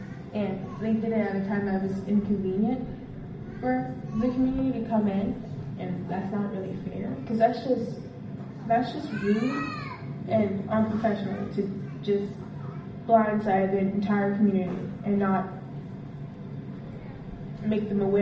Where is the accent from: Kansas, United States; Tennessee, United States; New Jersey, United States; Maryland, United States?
Maryland, United States; Baltimore; I'm 18 years old, and I'm from Baltimore, Maryland.